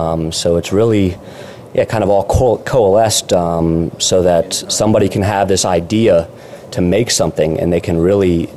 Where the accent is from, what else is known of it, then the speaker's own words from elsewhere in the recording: United States; now in Shenzhen, China; I'm a lawyer from the United States, and I'm with Raj in Shenzhen.